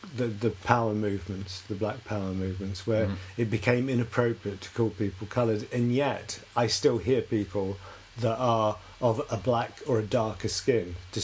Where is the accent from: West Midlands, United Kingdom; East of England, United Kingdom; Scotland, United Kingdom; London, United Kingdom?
London, United Kingdom; born there; I was born in Brixton, that was in London, which was predominantly a Western Caribbean. A lot of Jamaicans, but... a whole range from the islands, Barbados, all around.